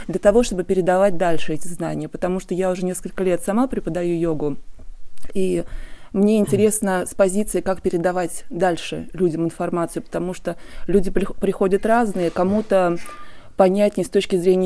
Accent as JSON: {"language": "Russian", "region": "Moscow", "country": "Russia", "said": "я из Москвы."}